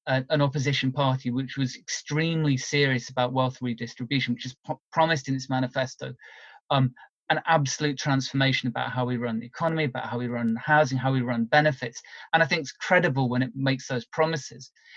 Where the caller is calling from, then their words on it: United Kingdom; you know, I'm calling in from Britain.